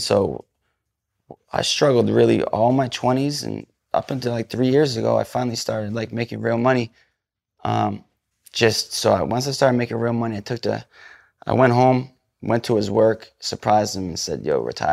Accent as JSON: {"language": "English", "region": "New England", "country": "United States", "said": "I'm going with, I'm from New England, so I'm going with Bill Russell at the five."}